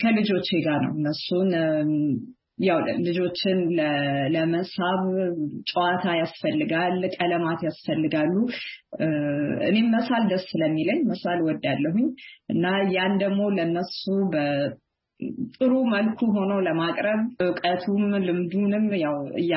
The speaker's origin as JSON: {"language": "Amharic", "region": "Addis Ababa", "country": "Ethiopia", "tie": "born or raised there", "also_born_or_lived": "Montpellier, France / Washington DC, United States", "moved": "as an adult", "said": "የተወለድኩትና ያደኩት አዲስ አበባ ኢትዮጵያ ነው። ከእንግዲህ ከዜሮ ክፍል ከመዋለ ህፃናት እስከ 12ኛ ክፍል 12 ፕላስ 1 በሊሴ ገብረ ማርያም በአዲስ አበባ ከተማ ተምሬያለሁኝ።"}